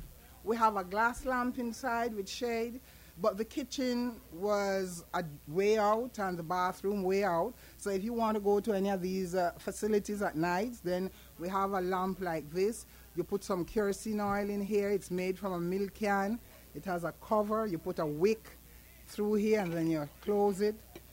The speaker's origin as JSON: {"language": "English", "country": "Jamaica", "tie": "born or raised there", "said": "I'm a Jamaican storyteller. I was born and raised in the country part of Jamaica. The east of Jamaica, they call it the Rio Grande Valley."}